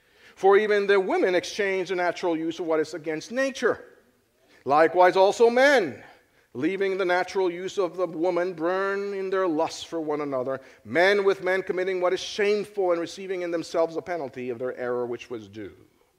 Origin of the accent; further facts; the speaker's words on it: Philadelphia, Pennsylvania, United States; You know, I always felt connection with … because he's from Philly, just like I am from Philly.